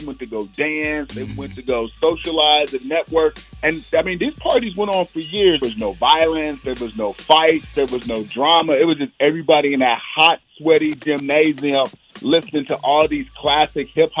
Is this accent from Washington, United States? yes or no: no; Missouri, United States; I grew up in Friendship Village right off of, you know, 56 and Swope Parkway.